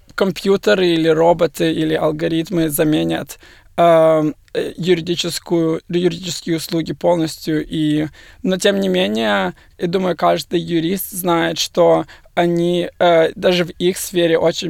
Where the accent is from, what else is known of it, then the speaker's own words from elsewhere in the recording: Odesa, Odesa Oblast, Ukraine; moved away as an adult; now in Melbourne, Australia; Я из Одессы приехал сейчас в Мельбурн 7 лет назад, чтобы учиться.